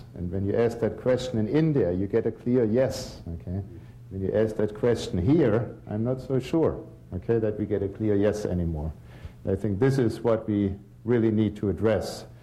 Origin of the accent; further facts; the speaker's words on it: Germany; born there; English is a second language; You can hear by my accent, I was not born here, I was born in Germany